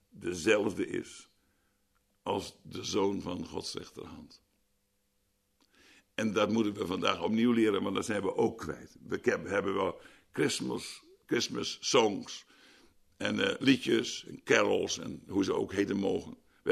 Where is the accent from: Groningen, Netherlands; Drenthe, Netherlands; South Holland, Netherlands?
Groningen, Netherlands; Schildwolde; In Schildwolde was ook niet zoveel doorgedrongen waar ik opgegroeid ben.